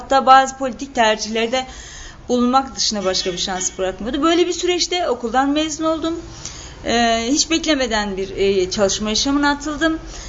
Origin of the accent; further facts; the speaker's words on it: Bingöl, Turkey; also born or lived in Siirt; now in Ankara, Turkey; şu anda da Ankara'da yaşamaya devam ediyorum. Bekar, evet. Bingöllüyüm ben.